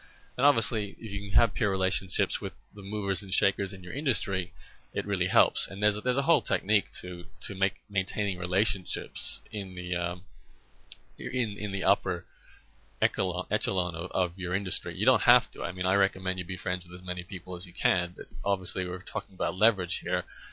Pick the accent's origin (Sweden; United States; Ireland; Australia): Australia; Brisbane, Queensland; I'm from Brisbane.